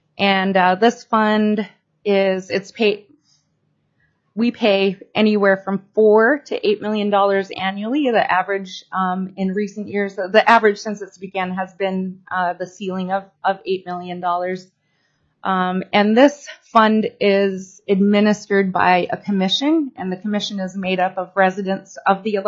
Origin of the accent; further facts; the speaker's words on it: Kiana, Alaska, United States; now in Kotzebue, United States; my home region. I grew up there in Kayana on the Kobuk River. And as mentioned earlier, currently live in Kotzebue